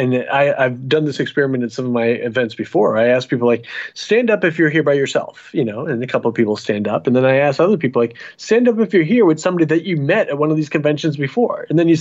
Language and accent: English; New England, United States; I come from New England, where it's always cold and miserable.